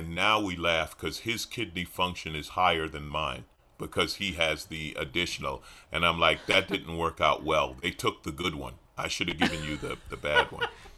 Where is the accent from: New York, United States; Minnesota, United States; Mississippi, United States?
New York, United States; born there; now in Los Angeles, United States; I said, man, I was born in New York. I live in L.A.